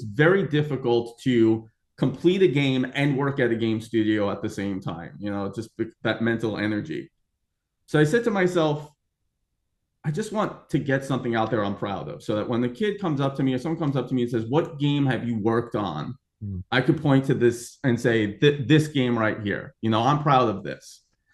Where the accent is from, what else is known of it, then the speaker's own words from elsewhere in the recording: New York, United States; now in Boston, United States; I'm from New York. I'm currently near Boston now, but the Northeast isn't really known for AAA game development.